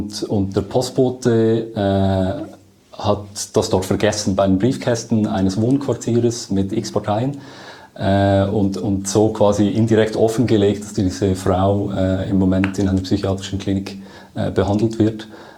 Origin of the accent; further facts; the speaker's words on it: Lucerne, Switzerland; ich komme aus Luzern. Auch meine Ausbildungen sind in erster Linie in Luzern durchgeführt worden. Ich lebe auch dort.